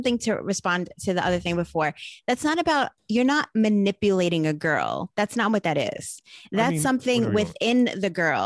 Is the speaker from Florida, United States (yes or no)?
no; Brooklyn, New York, United States; I guess growing up in Brooklyn, where there's like a different set of like older school values amongst like those guineas in that area